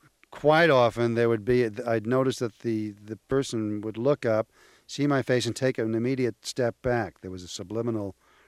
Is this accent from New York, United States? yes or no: yes; New York, United States; I guess I have a kind of an urban quality, just born and brought up in New York.